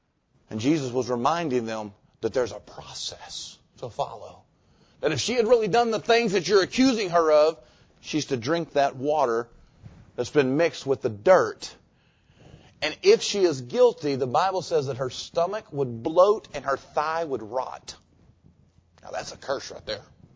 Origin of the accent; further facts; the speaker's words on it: Jacksonville, Florida, United States; Growing up in Jacksonville, the pastor of the church that I attended was saved